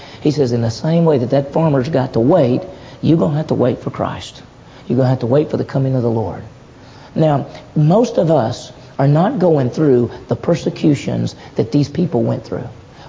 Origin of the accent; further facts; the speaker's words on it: Mississippi, United States; I grew up in Mississippi, but I grew up in the city. It's contrary to popular belief, there are big cities in Mississippi.